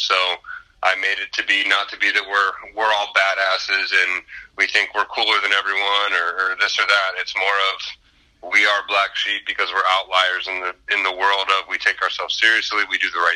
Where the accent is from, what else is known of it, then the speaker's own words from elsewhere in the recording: Cincinnati, Ohio, United States; But to move back and do it in my hometown meant everything to me. I knew that it was possible. I knew that Cincinnati was lacking that independent, culture-based, family-based performance center.